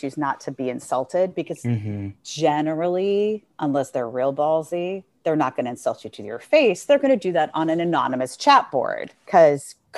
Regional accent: New York City, New York, United States; I grew up in New York City. I saw lots of Broadway shows, original casts of Broadway shows

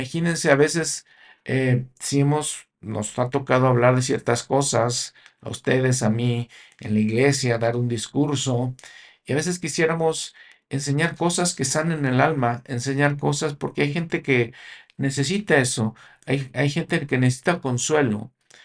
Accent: Mexico; en México, en mi país, hay muchos minerales preciosos.

